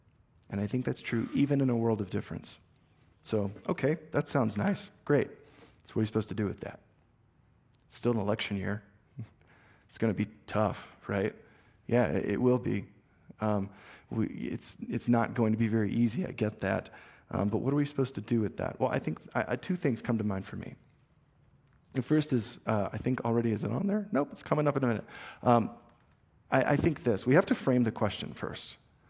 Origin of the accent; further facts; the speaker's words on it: the South, United States; Now, I come from the South. We have this fun word called y'all.